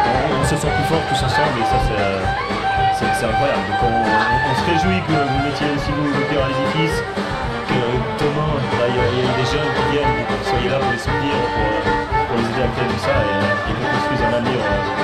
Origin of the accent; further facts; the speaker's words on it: Châtelaine, Geneva, Switzerland; moi je suis pas du tout de ce côté-là de Genève. Enfin, de ce côté-là, j'ai grandi à Châtelain en gros.